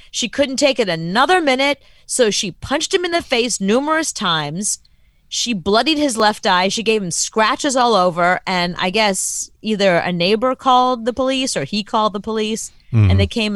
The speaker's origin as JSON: {"language": "English", "town": "Brooklyn", "region": "New York", "country": "United States", "tie": "born or raised there", "said": "I grew up in Brooklyn, so you would think that'd be all farting and burping and cursing. But no, we were like a Southern family."}